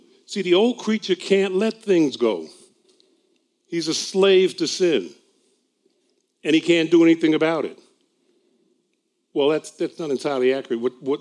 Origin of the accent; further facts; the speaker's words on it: New York, United States; now in Pennsylvania, United States; I know I'm in Pennsylvania, but I'm a New Yorker.